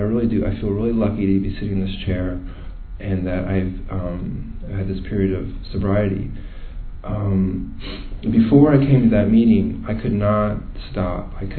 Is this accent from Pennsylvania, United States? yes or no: yes; Pennsylvania, United States; I was actually in Baltimore, Maryland. I'm actually from Pennsylvania.